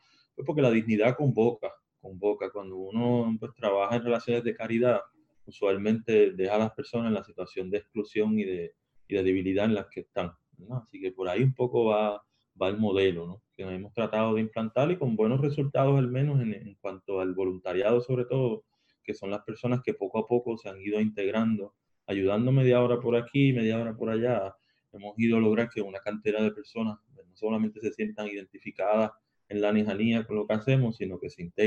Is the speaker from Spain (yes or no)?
no; Caguas, Puerto Rico; Yo soy de Caguas y me encanta el campo y me encantan los sitios así llenos de muchos árboles y de mucho verde. Y decidí mudarme para Calley porque me gustó mucho, ¿verdad?, el pueblo de Calley. Entonces vivía bien cerca de la Yupi